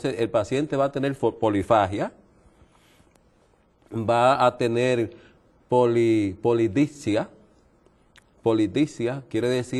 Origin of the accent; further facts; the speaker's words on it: Dominican Republic; now in New York, United States; estuve unos 11 años en mi país hace poco y apenas hará unos 6 meses. Regresé a Estados Unidos y estoy radicado actualmente en la ciudad de Nueva York